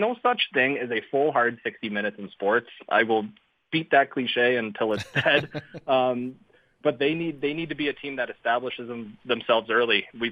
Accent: Canada; I'm Canadian.

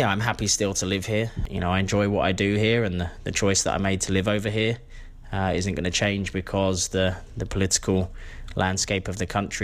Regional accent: Tenterden, South East England, United Kingdom; moved away as an adult; now in Dallas, United States; I grew up in Tenterden, Kent, and I've been in the US for 7.5 years. I currently live in Dallas, Texas, and I'm 35 years old.

